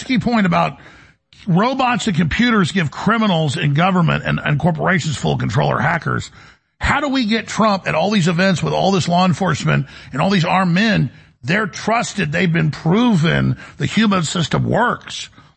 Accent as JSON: {"language": "English", "region": "Texas", "country": "United States", "tie": "born or raised there", "said": "I mean, I'm growing up in Texas, been shooting since I was 4 years old."}